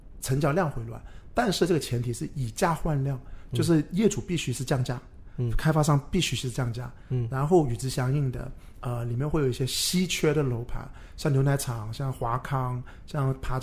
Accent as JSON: {"language": "Chinese", "region": "Guangdong", "country": "China", "said": "那我是老广，我是可以有能力分开来住"}